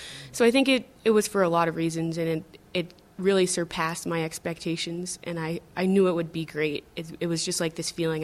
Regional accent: New York, United States; now in Denver, United States; I decided to move to Denver because I wanted a change. I was born in New York and raised there and lived there my entire life.

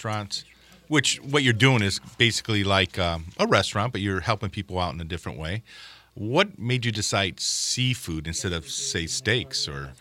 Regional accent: Gary, Indiana, United States; And when I grew up in Gary, they were all over the place.

